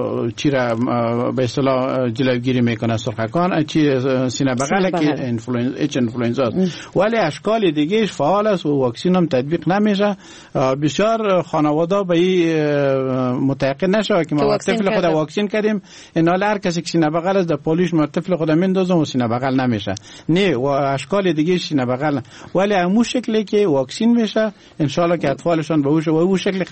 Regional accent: Wardak, Afghanistan; زه د وردګ یم

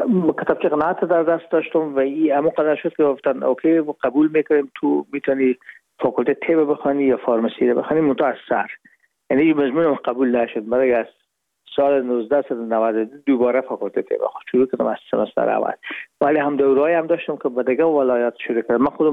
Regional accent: Herat, Afghanistan; moved away as an adult; now in Hamburg, Germany; ما رفتیم از کابل به هرات و پیش که فاکولته رو پایان برسانیم یا دیپلمی بگیریم از هرات از طریق زمینی داخل مرز ایران شدیم

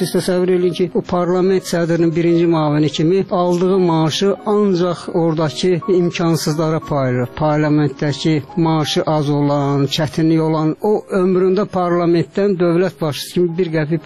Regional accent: Tbilisi, Georgia; Mən özüm Gürcüstanda böyümüşəm. Ömrümün bir hissəsi Tbilisi keçib.

